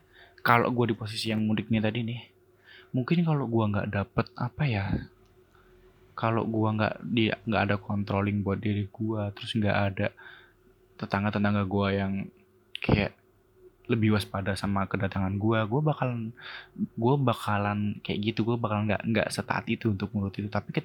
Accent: Nganjuk, East Java, Indonesia; karena di Nganjuk juga udah ada 4 orang suspek kalau nggak salah itu, jadi udah zona merah juga di daerahku itu

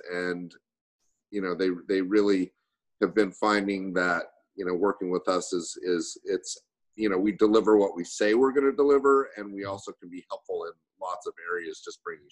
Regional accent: Utah, United States; No, I'm from Utah.

